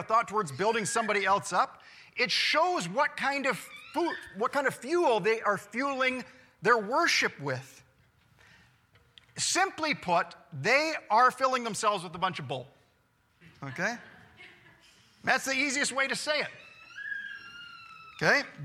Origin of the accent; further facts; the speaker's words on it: Canada; because I'm a Canadian pastor.